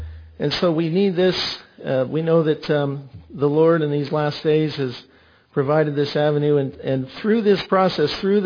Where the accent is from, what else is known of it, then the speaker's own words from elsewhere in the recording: Canada; I'm from Canada and I have family up there.